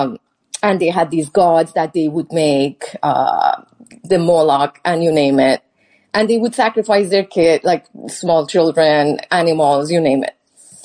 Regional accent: Iran; now in United States; I was born, well, just for context, was born into a Muslim family. I'm from Iran. I'm Persian, probably, but also an American.

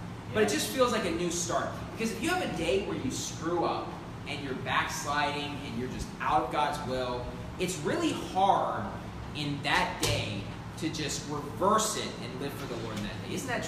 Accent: West Virginia, United States; now in Philippines; But I'll tell you what, where I grew up in West Virginia, it's known as the mountain state.

